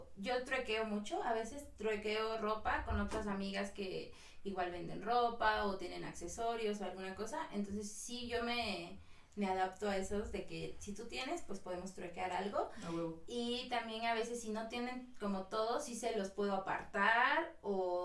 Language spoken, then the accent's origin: Spanish; Acapulco, Guerrero, Mexico; now in Tlaxcala, Mexico; yo soy de Acapulco y aquí en Tlax nunca me había pasado